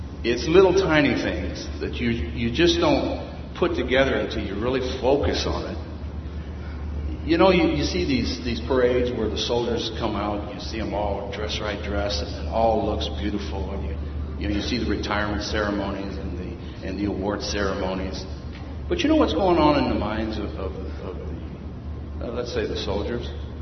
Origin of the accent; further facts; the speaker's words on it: St. Louis, Missouri, United States; I was born and raised in St. Louis. And used to run both sides of the rivers, running in gangs and doing all kinds of mayhem, things like that.